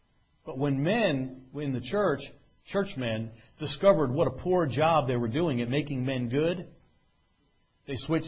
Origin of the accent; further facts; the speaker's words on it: New Jersey, United States; I'm from New Jersey. I can't help it. Everything I say sounds sarcastic.